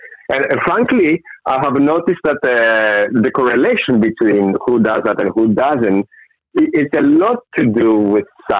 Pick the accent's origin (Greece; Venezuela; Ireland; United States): Greece; English is a second language; as I said, I come from Greece. 2,500 years ago, we had markets.